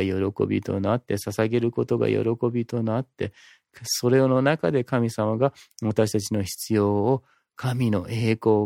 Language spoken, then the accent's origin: Japanese; Oregon, United States; moved away as an adult; also born or lived in California; now in Japan; 私と家族だけでカリフォルニアから日本に引っ越しました。私の出身のオレゴンである教会にいたジェニーさんという女性がいました。